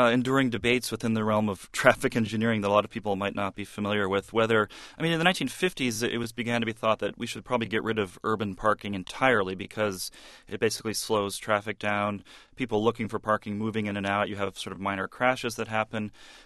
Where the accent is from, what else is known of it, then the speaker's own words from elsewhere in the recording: New York City, New York, United States; Yes, which is already sort of easy as a New Yorker because, you know, New Yorkers, we are a minority, the car-owning New Yorker.